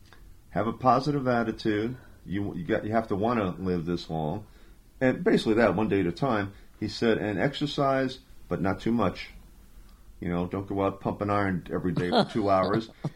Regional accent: New York, United States; moved away; I said, you know, we're from New York originally, and even if I could afford to live there and wanted to live there, where I live doesn't exist anymore.

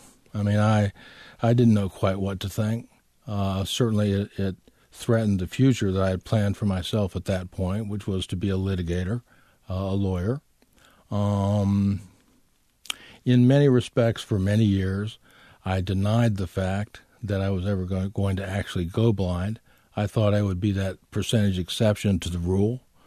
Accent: Iowa City, Iowa, United States; I did. It was really the first place where we had time to settle down. Dad was at the VA hospital in Iowa City from 1970 to 1980. It gave me a chance for the first time to put my roots down.

